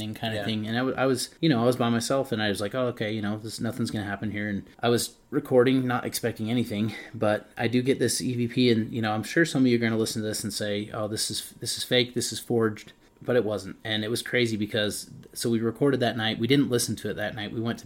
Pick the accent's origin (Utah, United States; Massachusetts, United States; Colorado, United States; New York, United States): Utah, United States; we're Utahns. We're from Utah.